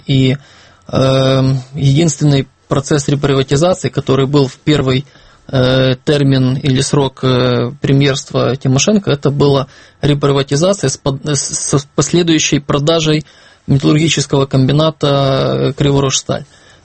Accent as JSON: {"language": "Russian", "town": "Lviv", "region": "Lviv Oblast", "country": "Ukraine", "tie": "born or raised there", "said": "Приятно слышать вопрос с моего родного города. Я тоже из Львова. Там закончил школу и университет."}